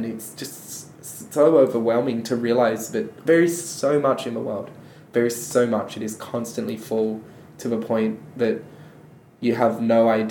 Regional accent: Adelaide, South Australia, Australia; I grew up in Adelaide's outer northern suburbs, which for those of you from interstate is not a nice part of Adelaide.

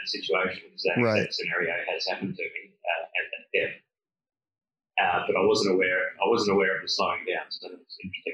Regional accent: Australia; And I wanted to get into that with him, and being Australian, we can be quite rude.

